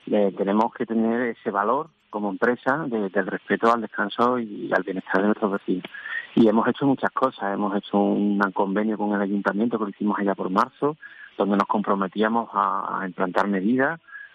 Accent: Seville, Andalusia, Spain; somos sevillanos que vivimos en el centro o en Sevilla

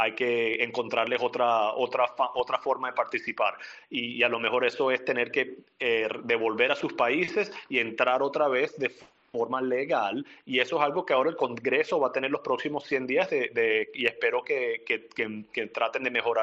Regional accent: Venezuela; now in United States; yo me crié en Venezuela, nos mudamos a los Estados Unidos en el 94 y hemos encontrado oportunidad aquí.

